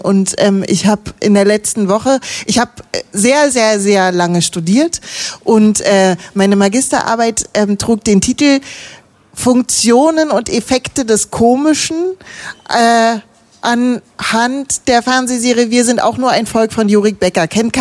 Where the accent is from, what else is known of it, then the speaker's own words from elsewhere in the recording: East Germany, Germany; Ich bin eine Frau, ich komme aus dem Osten, ich habe eine Behinderung